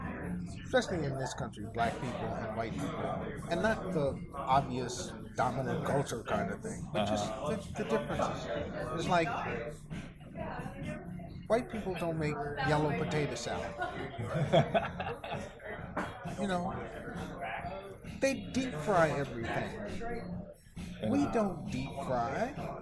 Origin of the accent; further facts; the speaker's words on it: Midwest, United States; And I grew up in the Midwest.